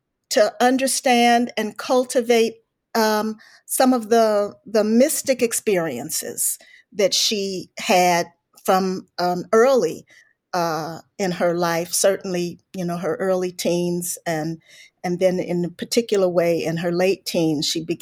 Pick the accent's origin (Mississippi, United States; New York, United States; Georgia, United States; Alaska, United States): Georgia, United States; Atlanta; because I grew up in Atlanta. Most of the family was in Chicago.